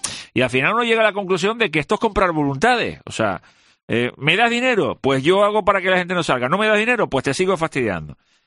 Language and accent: Spanish; Canary Islands, Spain; a mí como canario.